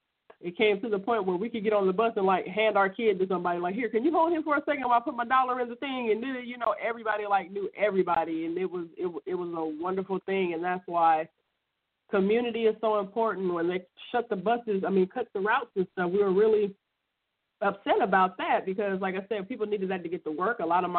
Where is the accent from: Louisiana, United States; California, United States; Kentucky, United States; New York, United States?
California, United States; Compton; Like my husband said, I'm from Compton, California. And yes, everything you heard about is true.